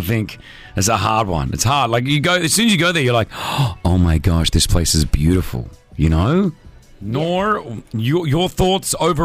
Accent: Australia; I'm Australian. We grow up playing this game, right?

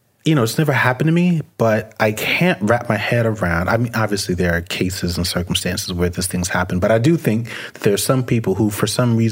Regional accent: New York, United States; Which I will also say as a New Yorker, that's kind of how we say asked.

